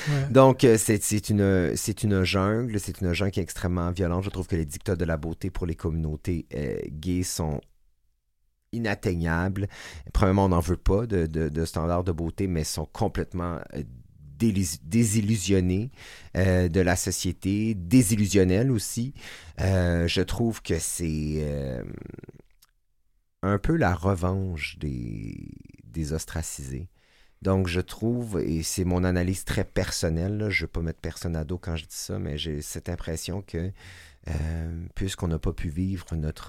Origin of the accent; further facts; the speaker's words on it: Saint-Jean-sur-Richelieu, Quebec, Canada; je viens de Saint-Jean-sur-Richelieu, d'une famille de trois garçons. D'une famille extrêmement aimante, faut le dire.